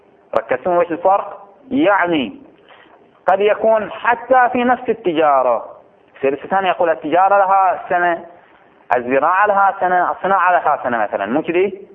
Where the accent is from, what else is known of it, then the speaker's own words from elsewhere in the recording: Bahrain; الراتب احنا عندنا في البحرين شهري